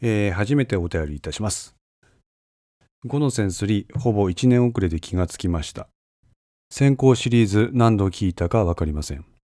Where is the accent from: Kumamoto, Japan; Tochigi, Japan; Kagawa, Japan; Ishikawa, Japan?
Ishikawa, Japan; けど私自身東京の方で生活営んだこともないですし、生まれも育ちも石川の人間ですし、しかも演技も素人ですし、なんちゃって標準語を使うってのは自分にとってしんどいってのもそうですし、